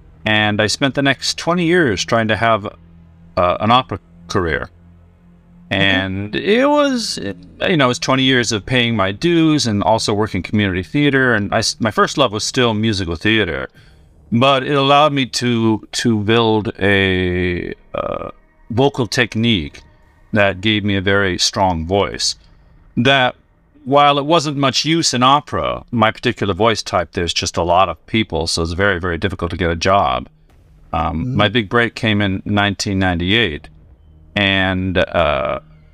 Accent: San Diego, California, United States; I grew up in San Diego, and there's a town outside called La Mesa, and they had little drama schools run by one woman

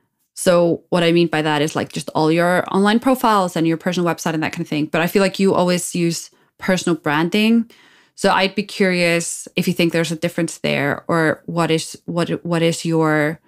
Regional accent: Iceland; also born or lived in London; even though obviously I am from Iceland and I've worked with Icelandic things over the years. But I mean, I was largely just in London.

